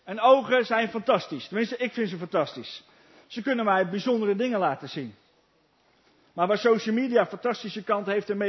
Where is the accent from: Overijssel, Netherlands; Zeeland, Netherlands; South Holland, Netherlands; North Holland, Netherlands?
Overijssel, Netherlands; Almelo; Ik kom dus uit Friesland. Ik ben geboren hier in de buurt, Zwifterband, opgegroeid in Almelo.